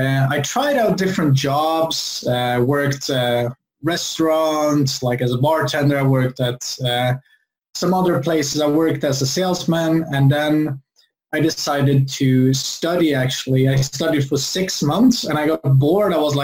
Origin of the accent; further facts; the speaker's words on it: Sweden; English is a second language; moved away as an adult; now in Norway; So I'm from Sweden originally. I moved to Norway. It was 8 years ago, actually.